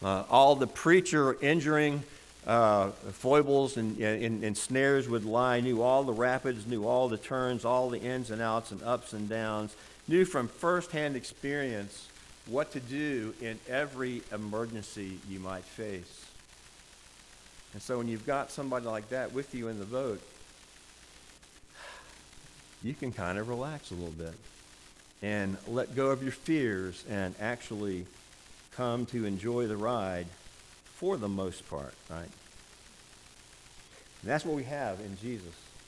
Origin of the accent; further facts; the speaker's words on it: Virginia, United States; we would take them whitewater rafting up near my home state in Virginia.